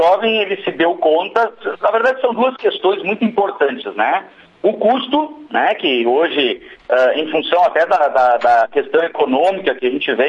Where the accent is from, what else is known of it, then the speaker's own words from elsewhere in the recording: Rio Grande do Sul, Brazil; Eu venho da região do Vale do Rio Pardo